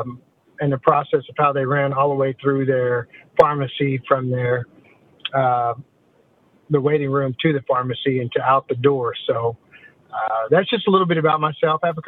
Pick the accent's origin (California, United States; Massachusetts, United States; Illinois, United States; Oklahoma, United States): Oklahoma, United States; Hominy; also born or lived in Arkansas / Lawrence, Kansas / Tulsa; grew up in Hominy, Oklahoma, and kind of with my wife and I, we moved around from Arkansas and Lawrence, Kansas